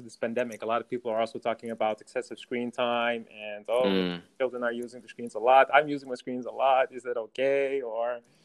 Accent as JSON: {"language": "English", "town": "Amsterdam", "region": "North Holland", "country": "Netherlands", "lives_now": "Dublin, Ireland", "said": "Yeah, I'm from Amsterdam, but now I'm in Dublin."}